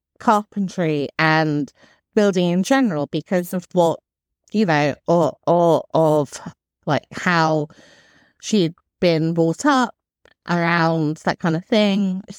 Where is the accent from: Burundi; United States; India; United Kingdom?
United Kingdom; Winchester, South East England; born there; I was born in Winchester.